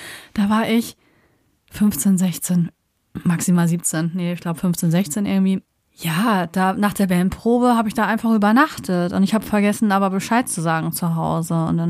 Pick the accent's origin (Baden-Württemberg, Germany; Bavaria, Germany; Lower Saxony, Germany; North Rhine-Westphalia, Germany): Lower Saxony, Germany; Ich komme ja eher aus der Nähe Hamburg, ne? Also ich habe ja zwischen Hamburg, Bremen, Hannover gewohnt. Bumm. Einmal in der Mitte, aber näher an Hamburg dran.